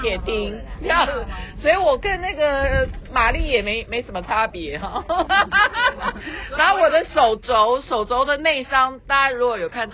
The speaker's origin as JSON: {"language": "Chinese", "country": "Taiwan", "said": "我们来自台湾"}